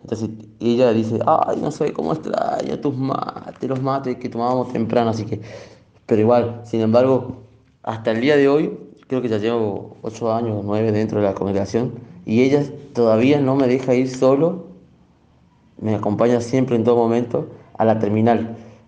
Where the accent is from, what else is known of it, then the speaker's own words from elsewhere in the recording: Corrientes, Argentina; ahí de Corrientes.